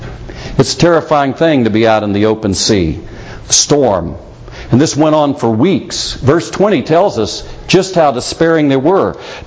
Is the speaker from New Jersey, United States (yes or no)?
no; South Carolina, United States; I was raised on the Atlantic Ocean in South Carolina. I've been out in the sea.